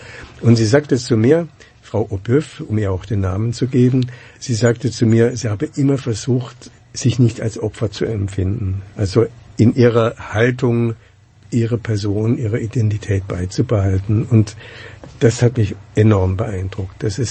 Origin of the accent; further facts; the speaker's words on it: Germany; born there; Gut, ich bin auch Deutscher, aber es ist ja auch ein Zufall, dass ich in Deutschland geboren bin nach dem Krieg.